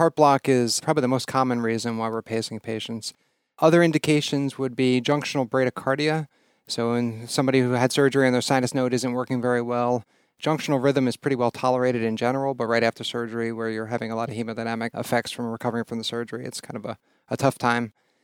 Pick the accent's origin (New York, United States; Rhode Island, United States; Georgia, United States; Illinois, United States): New York, United States; Sure. I grew up in New York.